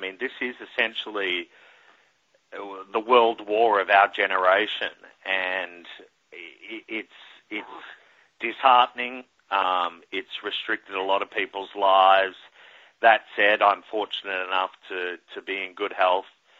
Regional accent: Australia; as a kid growing up in Australia, a member of the Commonwealth

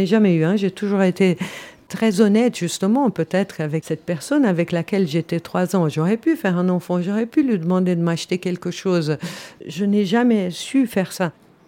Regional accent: Switzerland; Je suis suisse, personne ne m'a obligée, je parle 6 langues, j'ai voyagé le monde

